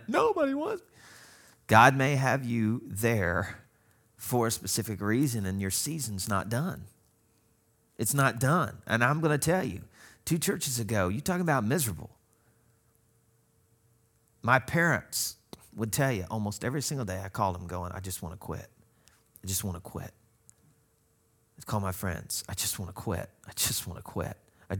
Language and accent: English; Arkansas, United States; See, I had that in an English teacher that looked at me as a Cajun in Arkansas, no less, looking at me and saying, youngin', you gonna be in my debate class.